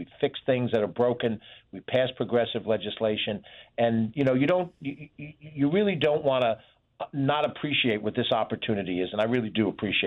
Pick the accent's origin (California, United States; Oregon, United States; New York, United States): New York, United States; Mount Vernon; I grew up in Mount Vernon, which is one of the urban centers right on the border of the Bronx.